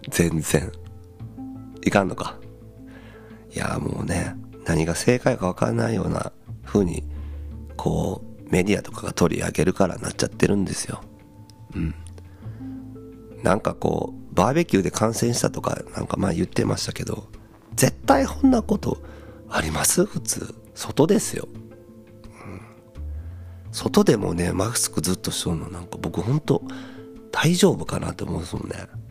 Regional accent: Mie, Japan; 僕の地元の方に来たらこんなとこに行けますよっていう紹介

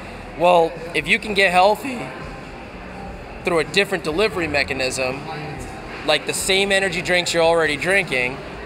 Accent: Boston, Massachusetts, United States; I'm from Boston, Massachusetts.

